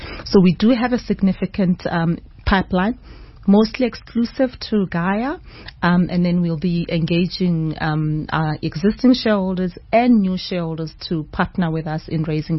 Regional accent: South Africa; I mean, because we are South African, it only made sense that we start at home where we understand, you know, the environment.

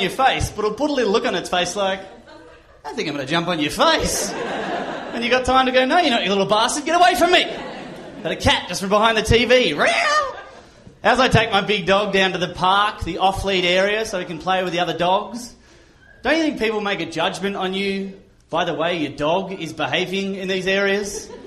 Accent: Australia; I'm from Australia.

